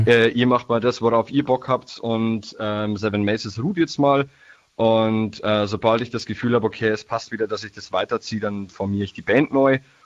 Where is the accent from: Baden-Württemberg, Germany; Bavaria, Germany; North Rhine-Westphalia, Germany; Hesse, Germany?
Bavaria, Germany; Niedertaufkirchen; Ich bin aus dem Landkreis Mühldorf, genauer Niedetorfkirchen.